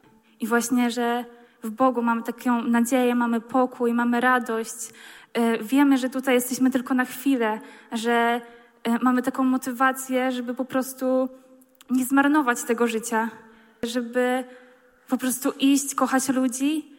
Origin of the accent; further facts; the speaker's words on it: Wrocław, Lower Silesian Voivodeship, Poland; jestem z Wrocławia.